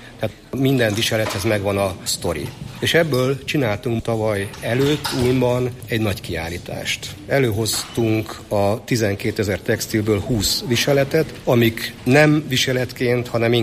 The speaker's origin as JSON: {"language": "Hungarian", "town": "Pécs", "region": "Baranya", "country": "Hungary", "said": "Az, hogy én most mi vagyok, sváb vagyok, magyar vagyok, bármi vagyok, az teljesen másodrangú. Az a lényeg, hogy pécsi vagyok"}